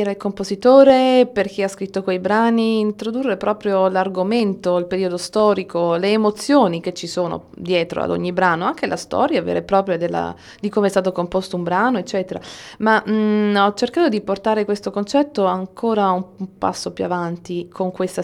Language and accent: Italian; Umbria, Italy; moved away; La mia Umbria, la mia terra, il punto da cui sono partita